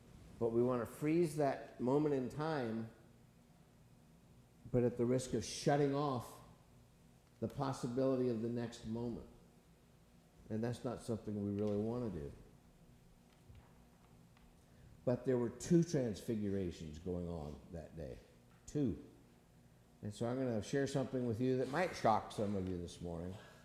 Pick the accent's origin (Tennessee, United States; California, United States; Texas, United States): Texas, United States; big as Dallas, as I would say, because I'm from Texas, in rust.